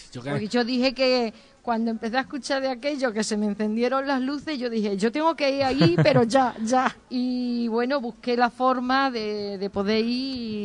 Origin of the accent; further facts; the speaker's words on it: Magacela, Extremadura, Spain; Vivía allí y jugaba por allí con niños que eran de mi pueblo, ¿no? Porque había 6 casas y en cada casa había una familia.